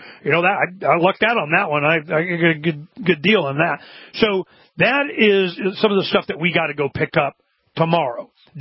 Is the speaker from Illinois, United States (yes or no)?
no; Arizona, United States; we're from Arizona, raised our family here.